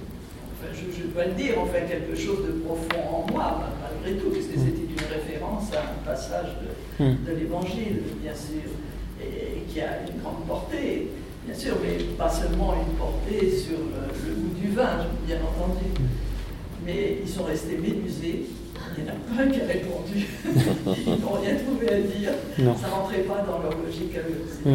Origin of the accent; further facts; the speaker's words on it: Bordeaux, Nouvelle-Aquitaine, France; surtout au fait que je suis bordelaise